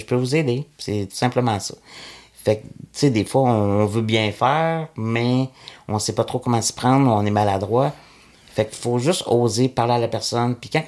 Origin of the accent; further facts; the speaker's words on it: Quebec City, Quebec, Canada; Puis moi, je suis arrivé, mais je suis de Québec en plus. Fait que je devais monter à Montréal de temps en temps.